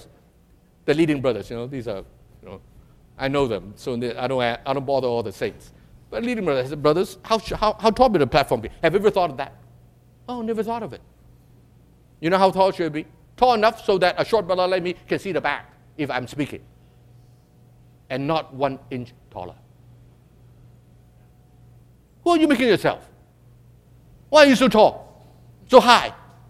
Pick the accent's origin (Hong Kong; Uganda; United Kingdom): Hong Kong; I'm very sensitive because I'm from Hong Kong, you know.